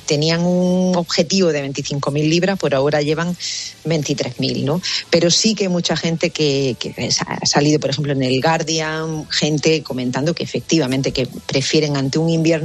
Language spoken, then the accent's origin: Spanish; Almería, Andalusia, Spain; Claro, yo por ejemplo que soy de Almería, me parece un clima fantástico de agosto, ¿no?